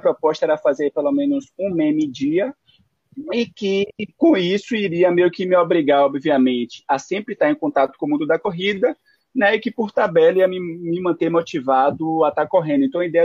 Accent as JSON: {"language": "Portuguese", "town": "Ilhéus", "region": "Bahia", "country": "Brazil", "also_born_or_lived": "São Paulo", "moved": "yes", "lives_now": "Recife, Brazil", "said": "Na verdade, eu sou de Ilhéus, da Bahia, não sou de Recife, não. Mas eu moro aqui já há 5 anos."}